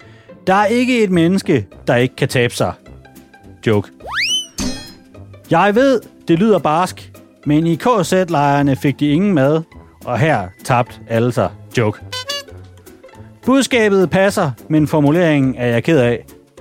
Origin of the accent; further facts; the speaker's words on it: Vejle, Region of Southern Denmark, Denmark; For eksempel Vejle, hvor jeg er fra.